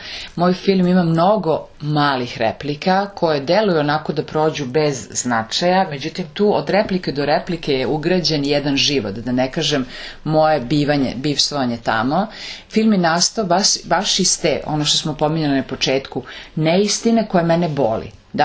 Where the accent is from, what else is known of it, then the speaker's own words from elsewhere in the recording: Serbia; To stradanje ja prosto sam imala kao Srpkinja dužnost da prenesem mojim sugrađanima, prijateljima u dalekoj Švedskoj.